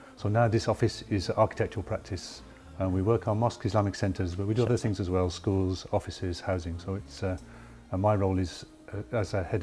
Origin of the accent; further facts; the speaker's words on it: Birmingham, West Midlands, United Kingdom; born there; I've been a Muslim for just over 30 years. I'm 57 years of age. I was born in Birmingham in the UK. I live and work still in Birmingham.